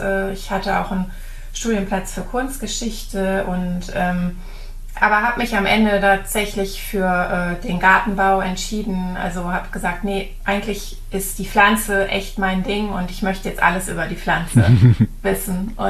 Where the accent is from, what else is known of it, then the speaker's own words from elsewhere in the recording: Neuss, North Rhine-Westphalia, Germany; also born or lived in Bonn / London / New York; ich bin in Bonn eigentlich nur geboren, weil meine Eltern da studiert haben, und bin dann mit meinen Eltern sehr schnell in Neuss gelandet, obwohl ich war dann mit denen auch noch als Kleinkind ein Jahr in London und ein Jahr in New York, also ich war wirklich immer schon viel unterwegs und bin dann aber im Rheinland groß geworden